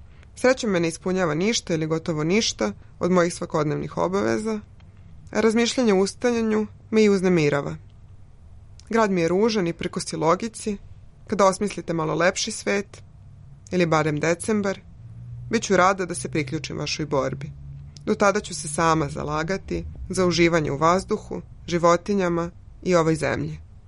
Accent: New Belgrade, Belgrade, Serbia; jer ja sam odrasla na Novom Beogradu

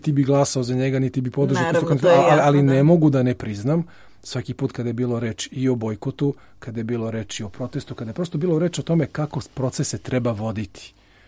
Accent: Serbia; ja i to vam govorim kao pravnik, a ne kao Srbin

